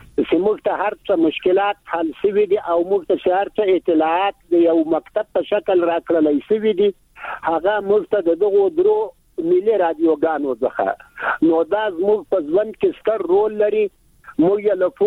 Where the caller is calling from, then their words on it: Ghazni, Afghanistan; د غزنی د ولایت د ناوی د ولسوالینه